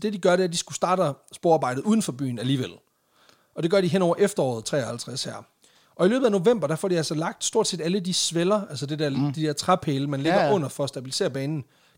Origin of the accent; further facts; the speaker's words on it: Jutland, Denmark; der kan man godt mærke, at vi er fra Jylland